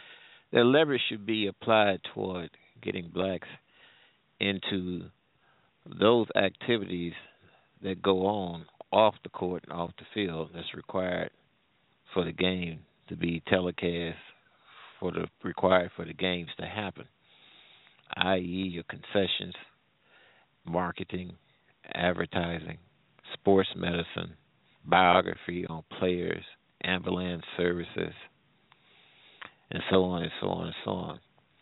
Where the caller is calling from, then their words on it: Midwest, United States; I'm calling from the Midwest.